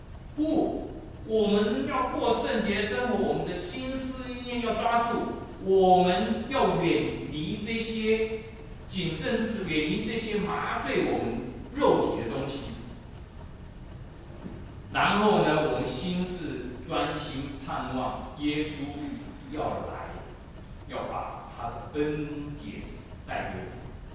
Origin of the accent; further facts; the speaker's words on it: China; 那我们中国人说人家的妻子都比较好